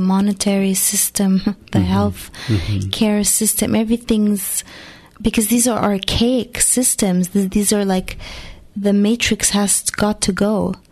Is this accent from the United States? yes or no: no; Canada; and I'm Canadian, by the way